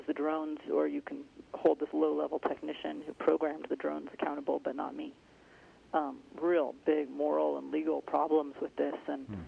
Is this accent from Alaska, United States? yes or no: yes; Fairbanks, Alaska, United States; I grew up in Fairbanks and loved Alaska.